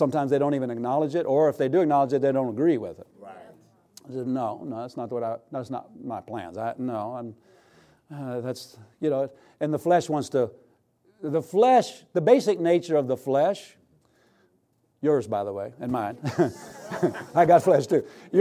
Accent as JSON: {"language": "English", "country": "United States", "said": "You know, I'm an American."}